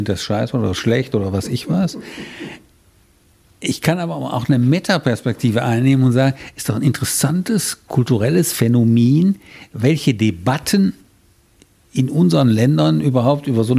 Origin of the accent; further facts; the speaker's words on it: Rhineland, Germany; Also wie ich stamme aus dem Rheinland